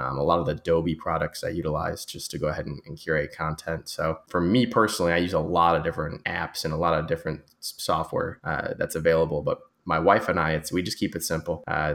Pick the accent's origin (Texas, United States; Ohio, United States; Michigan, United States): Michigan, United States; Detroit; now in Charlotte, United States; I am a practicing optometrist in the Charlotte, North Carolina area, but I'm born and raised in Metro Detroit. I went to high school in Novi, Michigan